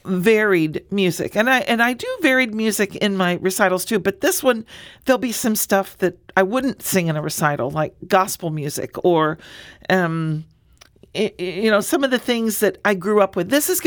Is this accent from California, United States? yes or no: no; Springfield, Illinois, United States; born there; I was born in Springfield. My family is all from Southern Illinois, in Alexander and Jackson County, down, you know, a little north of Cairo.